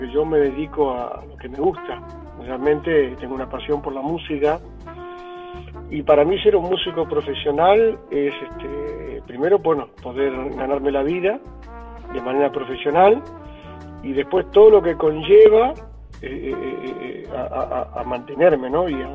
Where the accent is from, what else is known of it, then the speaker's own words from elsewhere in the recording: Río Gallegos, Santa Cruz, Argentina; yo me crié en la Patagonia, en una ciudad que se llama Río Gallegos